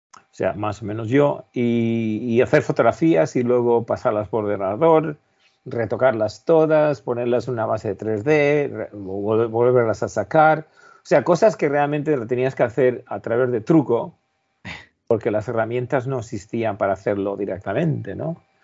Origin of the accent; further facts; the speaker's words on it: Spain; Imagínate, como español, digamos, de pueblo, ¿no?